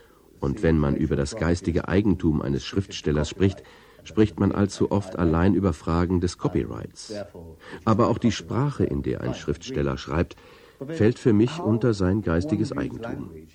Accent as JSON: {"language": "German", "country": "Sierra Leone", "first_language": "Krio", "second_language": "German", "said": "Kreolisch, das meine Muttersprache ist, die aber nur 10% der Menschen in Sierra Leone sprechen, wird erst seit kurzem geschrieben"}